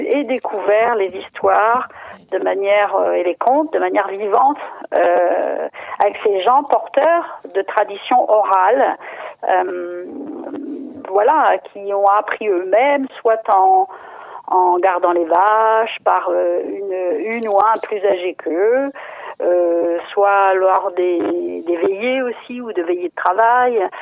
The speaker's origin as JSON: {"language": "French", "region": "Pays de la Loire", "country": "France", "said": "J'ai commencé chez moi, en Vendée"}